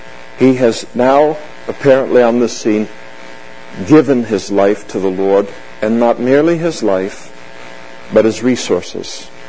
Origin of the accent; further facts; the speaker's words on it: Napa, California, United States; In Fuller Park in Napa, where I grew up, by the way, if I told you I'm from Napa